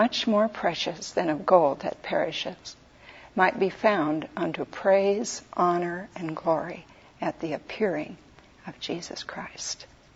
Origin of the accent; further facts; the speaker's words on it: Sweden; accent: Swedish; English is a second language; And I still had my Swedish accent.